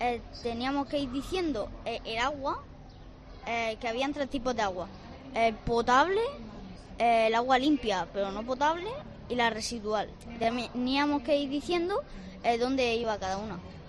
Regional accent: Alcantarilla, Region of Murcia, Spain; Yo, de Alcantarilla.

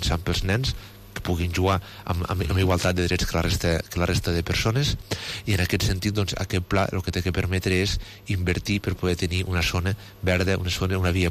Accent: Catalonia, Spain; Jo que soc fill de l'Horta

